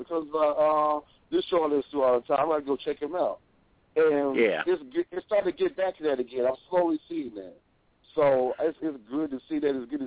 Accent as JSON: {"language": "English", "region": "New Jersey", "country": "United States", "lives_now": "Fort Worth, United States", "said": "I'm in Tejas. It'd be Fort Worth to be exact. Yes. I got. But I'm originally from Jersey, so you got both of those areas mixed into me."}